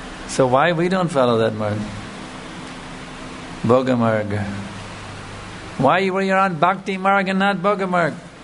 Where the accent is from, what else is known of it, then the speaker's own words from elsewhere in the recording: United States; we have as a kid growing up in America, I don't know if they have it here, but back in the 60s, that was the big thing